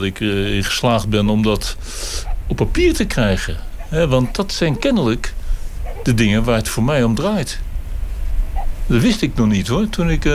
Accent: The Hague, South Holland, Netherlands; Als Hagenaar, voor de helft sta je toch te kijken naar die zee, naar die verte.

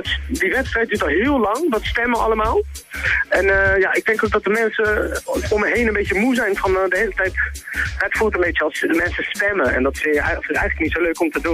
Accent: Rotterdam, South Holland, Netherlands; now in Den Haag, Netherlands; Kijk, ik ben een Rotterdammer, ik woon in Den Haag, dus als die mensen, ik ben de enige eigenlijk nog uit de regio Rijnmond

